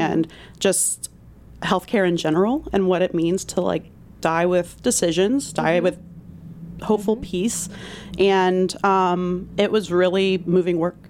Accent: Myrtle Beach, South Carolina, United States; I'm actually from Myrtle Beach, South Carolina.

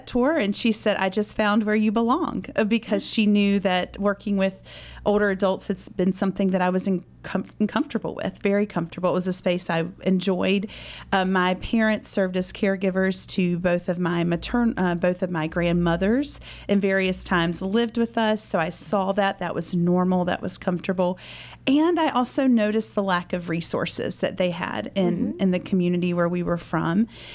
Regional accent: North Carolina, United States; I'm from North Carolina, so I'm a native of North Carolina.

